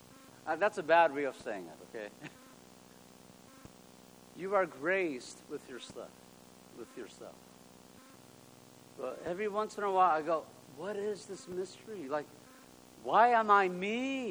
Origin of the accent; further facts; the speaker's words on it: South Korea; I'm from Korea, made in Korea. My mom's from North Korea, northern region of Korea.